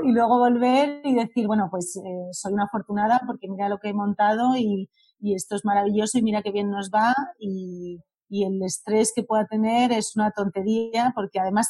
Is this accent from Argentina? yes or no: no; Spain; siendo como somos los españoles y como son los alemanes, pues al principio costó un poco